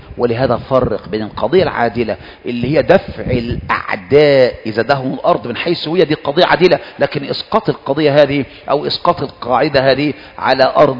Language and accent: Arabic; Egypt; عندنا في مصر